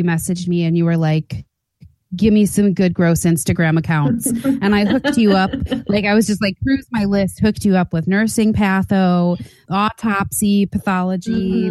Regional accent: Illinois, United States; when I was growing up near Chicago, there was this little old man that used to come around with his little push cart with the bells on it

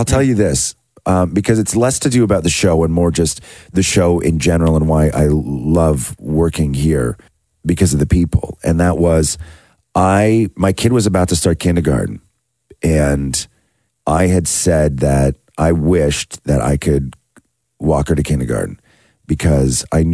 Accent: Acton, Ontario, Canada; And when we grew up in Acton, we had a lake called Fairy Lake.

